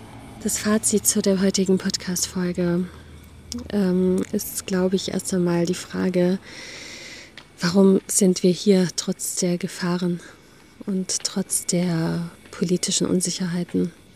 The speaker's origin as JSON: {"language": "German", "country": "Germany", "said": "Ich bin Deutsche, ich bin Libanesin"}